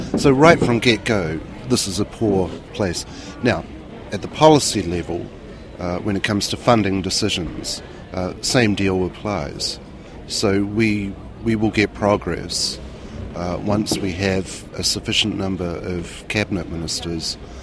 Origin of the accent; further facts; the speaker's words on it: New Zealand; Now, as a New Zealander, I found it challenging and disheartening